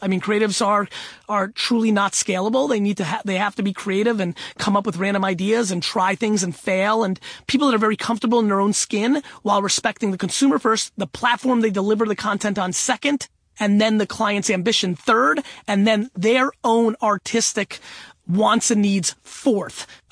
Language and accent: English; Russia; That was a little fun thing to say czar because I come from Russia, blah, blah, blah.